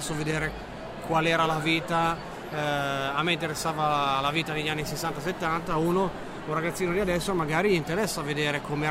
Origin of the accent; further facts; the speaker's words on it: Milan, Lombardy, Italy; Ho scoperto da milanese, non mi aspettavo